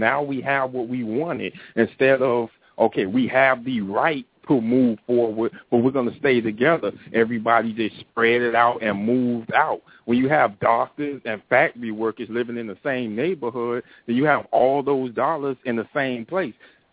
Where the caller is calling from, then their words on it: Miami, Florida, United States; from Miami.